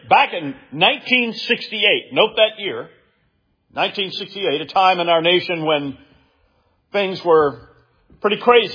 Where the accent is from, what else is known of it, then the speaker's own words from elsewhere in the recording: Columbia, United States; I well recall that in the neighborhood where I grew up in Columbia, there was a grocery store, a chain store